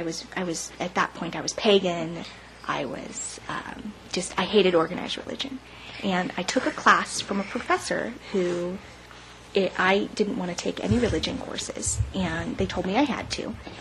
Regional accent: Idaho Falls, Idaho, United States; I grew up Pentecostal in Idaho Falls. I grew up in a Mormon town, not being Mormon, very, very Christian.

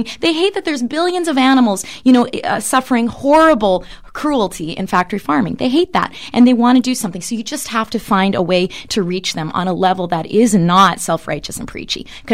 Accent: Manitoba, Canada; I'm from Manitoba. I'm a prairie girl. I grew up eating meat.

